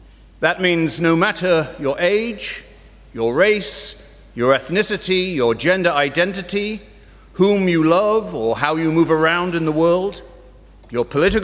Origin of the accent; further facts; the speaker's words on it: Dublin, County Dublin, Ireland; now in United States; I grew up here in Dublin, but for many years I've lived mostly in the United States, including for the last, 30 years or so